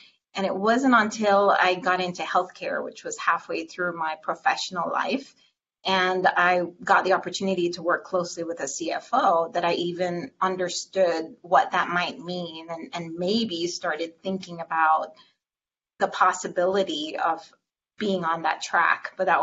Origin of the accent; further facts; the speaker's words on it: Jamaica; So as a young girl in Jamaica, I grew up in Jamaica.